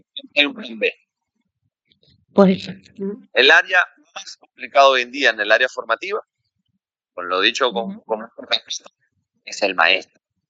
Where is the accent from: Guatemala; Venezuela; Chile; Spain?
Venezuela; a los 17, yo estaba jugando en primera división, siendo extranjero y venezolano, que es muy jodido.